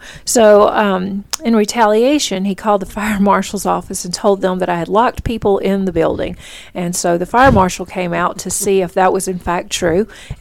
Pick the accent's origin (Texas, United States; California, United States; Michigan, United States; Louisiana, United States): Louisiana, United States; You know, we're from Louisiana, so we've got somebody coming by to make jambalaya for us in the courtyard.